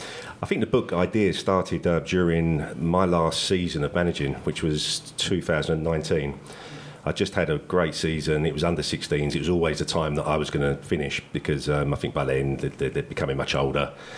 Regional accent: Leytonstone, London, United Kingdom; now in Essex, United Kingdom; I've been in Essex for maybe 10, 12 years. I was originally from London, sort of Leytonstone way.

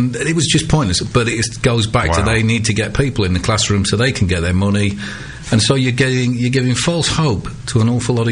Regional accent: Yorkshire and the Humber, United Kingdom; As a Yorkshireman, obviously, was on my doorstep, not too far away from where I was born.

